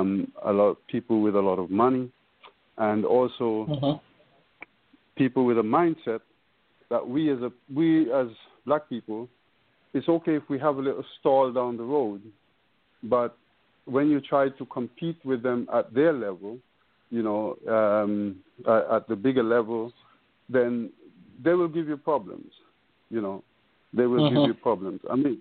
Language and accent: English; England, United Kingdom; been in Africa on and off for the last 30 years. I grew up in England. I came here over 50 years ago in the UK.